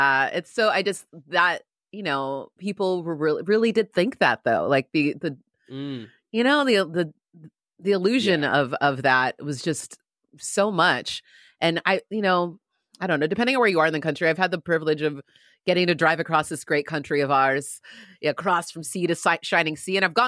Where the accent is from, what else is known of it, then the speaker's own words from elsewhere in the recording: San Diego, California, United States; because I grew up in San Diego in a very predominantly white area of the world.